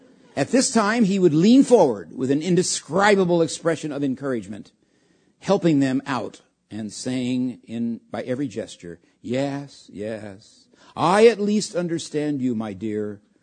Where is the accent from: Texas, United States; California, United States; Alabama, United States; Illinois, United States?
California, United States; Here's a funny one, because I'm from California.